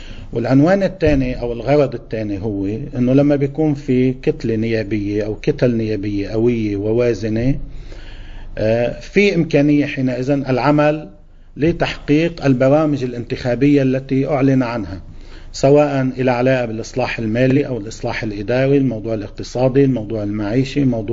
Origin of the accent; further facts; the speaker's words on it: Lebanon; نحن اللبنانيين